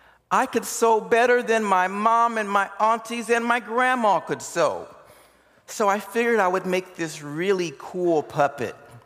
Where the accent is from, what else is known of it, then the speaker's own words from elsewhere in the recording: Des Moines, Iowa, United States; moved away as an adult; now in Austin, United States; I grew up in Des Moines, Iowa, the hog and corn capital of the world.